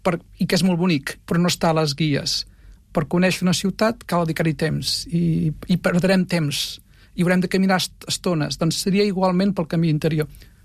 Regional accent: Catalonia, Spain; jo soc d'Osona

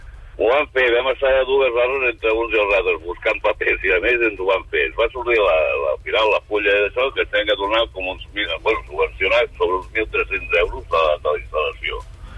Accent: Cervelló, Catalonia, Spain; De Cervelló.

